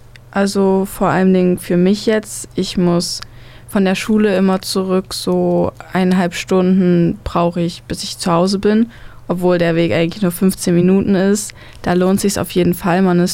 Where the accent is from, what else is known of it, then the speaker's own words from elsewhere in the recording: Thuringia, Germany; ich komme aus Saale-Holzland, aber ich gehe im Burgenlandkreis zur Schule.